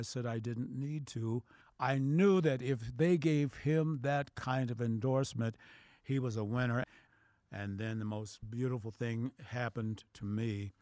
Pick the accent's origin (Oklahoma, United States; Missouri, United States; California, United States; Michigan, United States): Missouri, United States; Kansas City; I said, yes, ma'am. I'm from Kansas City. You're going to have to go a long way to beat us and so forth.